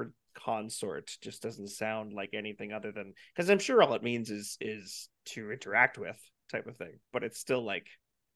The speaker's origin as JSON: {"language": "English", "country": "Canada", "said": "I'm Canadian for fuck's sakes"}